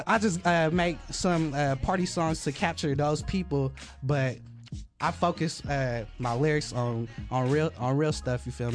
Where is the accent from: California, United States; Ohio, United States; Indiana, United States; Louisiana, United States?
California, United States; I'm from the Bay, so.